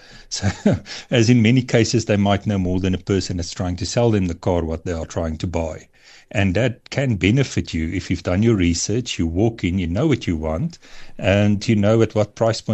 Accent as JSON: {"language": "English", "country": "South Africa", "said": "So I do think as a South African youth that there's ways that they are able to solve for that us as older gents and ladies didn't solve for in the past."}